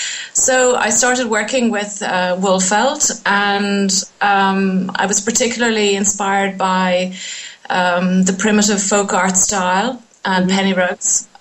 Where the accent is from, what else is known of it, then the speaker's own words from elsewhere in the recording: Ireland; also born or lived in United States; now in France; I'm Irish American, born in America, raised in Ireland, but I've been in France for many, many years.